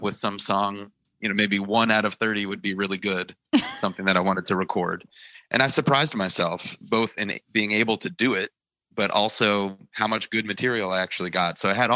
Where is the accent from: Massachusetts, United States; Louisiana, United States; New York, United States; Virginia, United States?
Louisiana, United States; New Orleans; that's all these artists that I grew up with, because I grew up in New Orleans. So for me, that's like a love letter to my hometown.